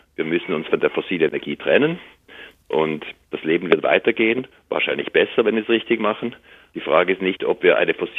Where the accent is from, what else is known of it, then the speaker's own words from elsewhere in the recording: Switzerland; Ich komme aus der Schweiz ursprünglich.